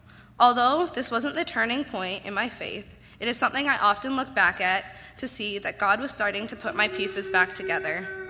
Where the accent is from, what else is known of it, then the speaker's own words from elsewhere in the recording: Miami, Florida, United States; born there; So I was born in Miami, Florida